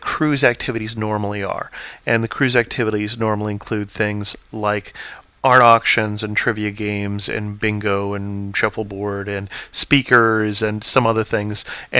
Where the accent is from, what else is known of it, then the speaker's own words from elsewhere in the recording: Salinas, California, United States; Now, my wife and I grew up on different coasts. She grew up on Long Island, and I grew up in Salinas, California.